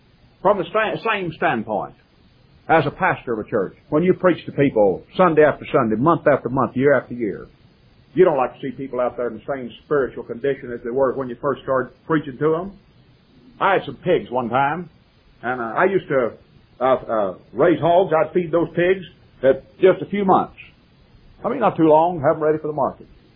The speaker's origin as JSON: {"language": "English", "town": "Graham", "region": "Texas", "country": "United States", "tie": "born or raised there", "said": "My hometown flooded in 1978. I could take you to Graham, Texas right now and show you on buildings over there"}